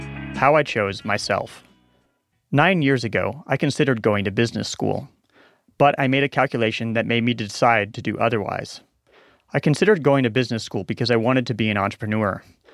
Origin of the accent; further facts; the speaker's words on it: Omaha, Nebraska, United States; In 2002, when I was living in my hometown of Omaha, Nebraska, everyone was house crazy.